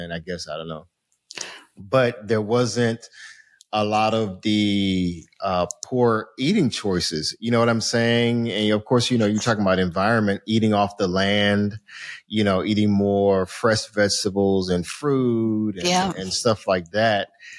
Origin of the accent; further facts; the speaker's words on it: United States; born there; I was born in the States, but going to Jamaica for the first time and visiting relatives.